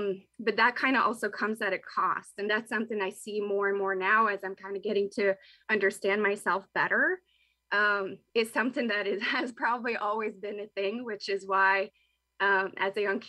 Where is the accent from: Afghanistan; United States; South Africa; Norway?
Norway; I'm 29 now and only really got diagnosed a couple years ago at 27. And growing up in Norway, we were, you know, I'm from a very small part of a very small town.